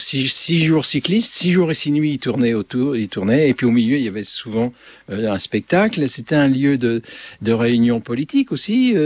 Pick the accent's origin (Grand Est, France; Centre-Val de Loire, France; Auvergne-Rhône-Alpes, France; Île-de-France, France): Grand Est, France; Châlons-en-Champagne; parce que je venais de Chalon-sur-Marne